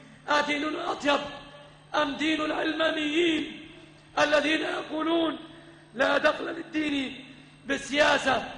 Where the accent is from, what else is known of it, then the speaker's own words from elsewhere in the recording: Egypt; أن تسلم بلادنا مصر وبلاد